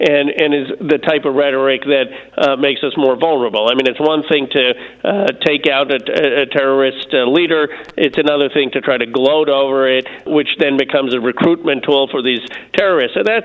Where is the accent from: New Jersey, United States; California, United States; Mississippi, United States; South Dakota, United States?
California, United States; in our home state, in my home state of California